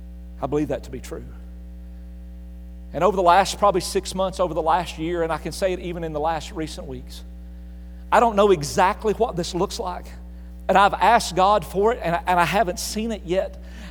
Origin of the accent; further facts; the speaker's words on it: Appalachia, United States; You know, growing up in Appalachia, chai was just not one of those things we had.